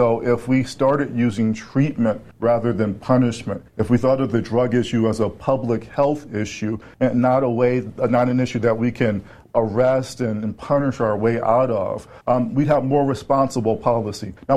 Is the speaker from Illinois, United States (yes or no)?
yes; Chicago, Illinois, United States; as a young black kid growing up in Chicago, I knew that the police weren't always my friends.